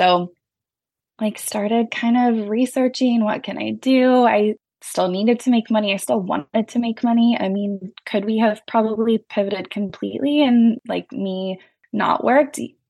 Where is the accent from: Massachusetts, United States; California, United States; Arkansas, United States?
California, United States; I am from Northern California. That's where I live with my family.